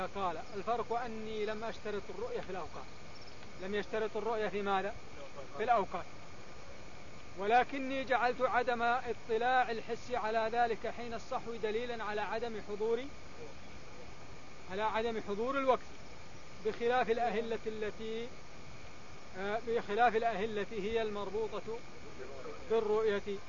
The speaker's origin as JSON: {"language": "Arabic", "town": "Mecca", "region": "Makkah Province", "country": "Saudi Arabia", "said": "كم واحد عندنا في مكة يعرف الحساب"}